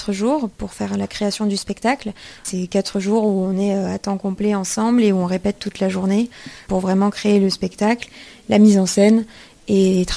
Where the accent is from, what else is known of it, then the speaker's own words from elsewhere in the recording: south of France, France; même pour moi en tant que sudiste que j'ai rencontré. J'ai été obligée de partir à Paris pour monter mon spectacle.